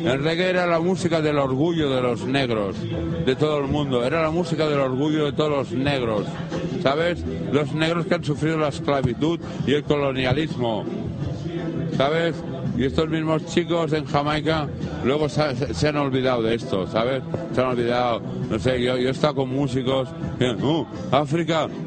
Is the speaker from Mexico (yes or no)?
no; Spain; Yo soy español, ¿sabes?